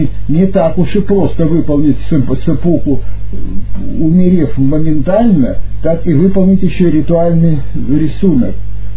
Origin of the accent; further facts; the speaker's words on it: Russia; born there; И я благодарен за то, что я родился в России. Я благодарен за то, что я родился в антирелигиозной стране.